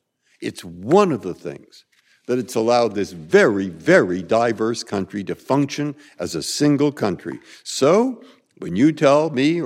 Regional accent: San Francisco, California, United States; also born or lived in Massachusetts; I grew up in San Francisco. I had my career here in Massachusetts

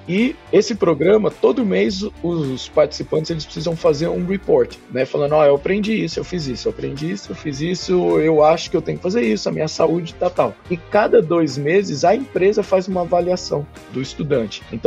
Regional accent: Brazil; eu como um bom brasileiro, eu fico no pé desses caras aí. Eu falo, né, se algum brasileiro vier pra cá

